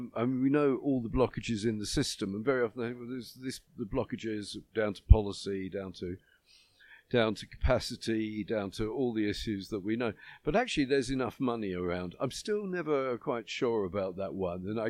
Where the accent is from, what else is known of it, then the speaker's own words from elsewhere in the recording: United Kingdom; Well, I mean, you're from America, I'm from Britain.